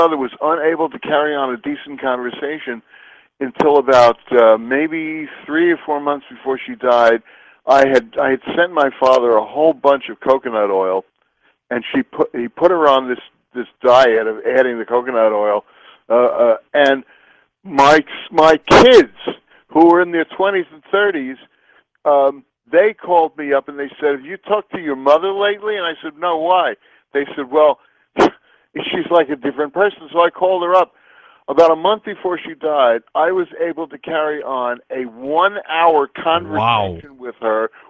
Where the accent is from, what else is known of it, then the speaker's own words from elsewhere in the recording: New York, United States; I grew up in New York, and I lived there for most of my early years until my middle 30s.